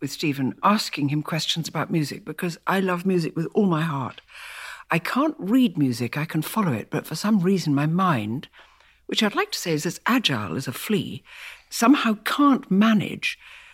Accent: Malaysia; We didn't have a piano when we were growing up in Malaya and faraway lands, but we did have music everywhere.

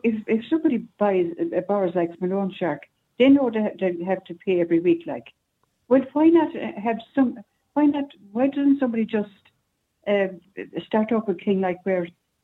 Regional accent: Munster, Ireland; I'm from the Kerry area, so I wouldn't be Hector Gray at all.

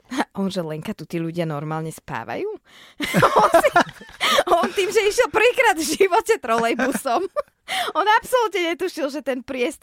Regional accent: Stankovce, Trenčín Region, Slovakia; ja som vlastne z Trenčína, teda zo Stankoviec pri Trenčine

